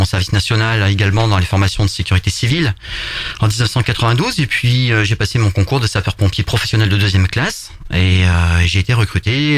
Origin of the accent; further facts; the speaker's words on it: Auvergne-Rhône-Alpes, France; j'ai 47 ans. Je suis natif du Cantal.